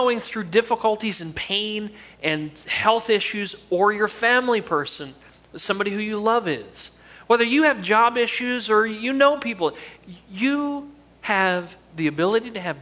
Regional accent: New Jersey, United States; I'm from Jersey and I like football, but I like to cry.

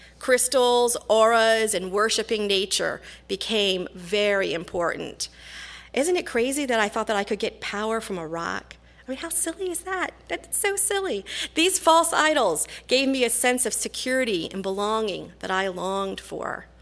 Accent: Virginia, United States; As most of you know, we are transplants. I'm from the East Coast. I grew up out in Virginia at the base of the Blue Ridge Mountains. I'm a country girl.

